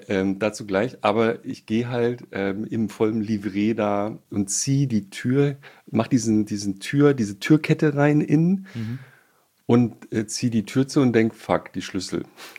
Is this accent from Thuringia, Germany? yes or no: no; Baden-Württemberg, Germany; als Badener ist einem das völlig fremd, was da abgeht.